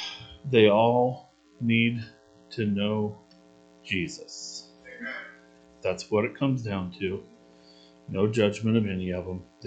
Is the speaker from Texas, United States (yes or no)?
yes; Dilley, Texas, United States; He used to be our neighbor when I was growing up in Dilley.